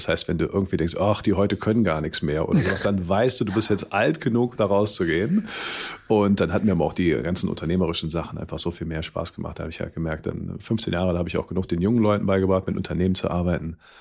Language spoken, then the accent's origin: German; Cologne, North Rhine-Westphalia, Germany; Und als Kölner vergleicht das ja immer mit Karneval.